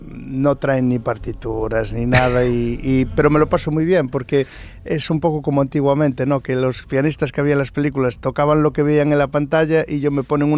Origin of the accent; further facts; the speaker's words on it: Galicia, Spain; born there; A tan solo 5 kilómetros donde yo nací, hace 40 años